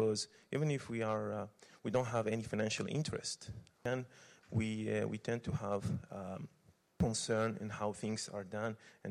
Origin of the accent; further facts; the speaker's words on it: Tunisia; I'm from Tunisia.